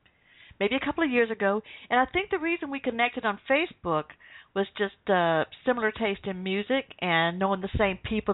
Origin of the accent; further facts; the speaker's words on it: the South, United States; accent: southern; I'm worried about your accent, my southern accent.